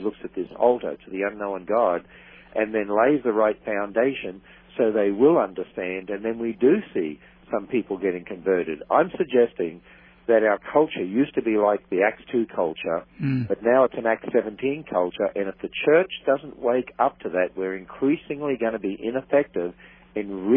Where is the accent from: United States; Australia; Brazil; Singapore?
Australia; I come originally from Australia